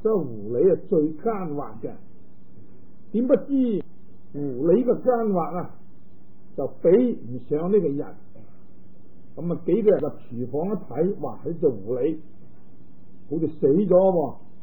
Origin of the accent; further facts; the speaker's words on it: Guangdong, China; 即系我哋广东人话嘅细佬啊